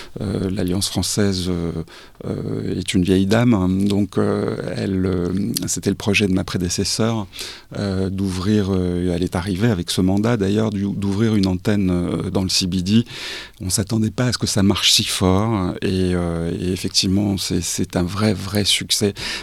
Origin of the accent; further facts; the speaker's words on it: France; now in Melbourne, Australia; Alors surtout quand on est français, on sent que ici tout est fait pour privilégier le centre-ville